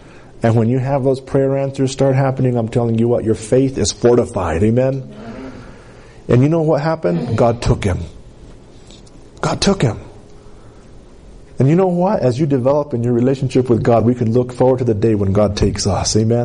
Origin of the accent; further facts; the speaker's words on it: Colorado, United States; I'm from Capitoline, Colorado, man. I'm from small town, even smaller than Center, USA.